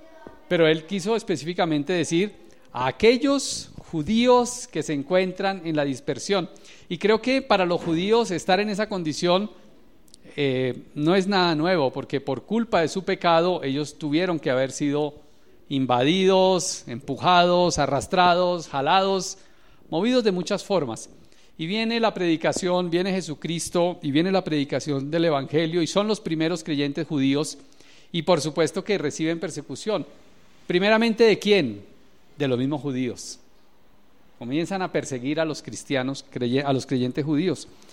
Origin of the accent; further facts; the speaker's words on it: Saboya, Boyacá, Colombia; su merced, como dirían en mi tierra, en Saboya